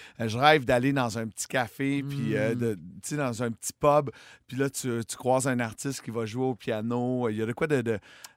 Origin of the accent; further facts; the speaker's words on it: Trois-Rivières, Quebec, Canada; now in Boucherville, Canada; Fait qu'il y avait de quoi qui me rappelait un peu chez nous à Trois-Rivières.